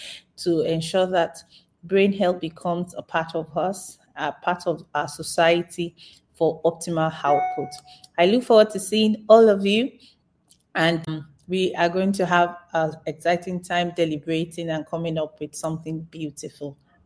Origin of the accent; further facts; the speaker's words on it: Nigeria; I'm a neurologist from Nigeria.